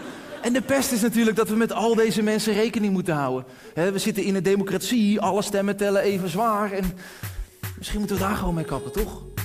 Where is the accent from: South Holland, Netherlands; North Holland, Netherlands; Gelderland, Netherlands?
South Holland, Netherlands; Schipluiden; Dan oorspronkelijk kom ik uit Schipluiden, misschien dat je het kent. Dit is een hartstikke leuk dorp. En ik heb daar heel lang met heel veel plezier gewoond.